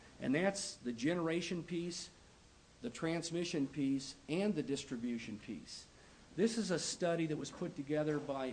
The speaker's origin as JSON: {"language": "English", "town": "Columbus", "country": "United States", "said": "I'm from Columbus. We have 21,000 people in Columbus."}